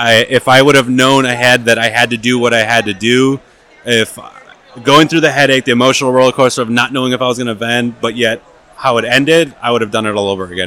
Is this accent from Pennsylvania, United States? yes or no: no; Chicago, Illinois, United States; Transportation to get my stuff too, because I'm from Chicago and New York it's quite a bit away.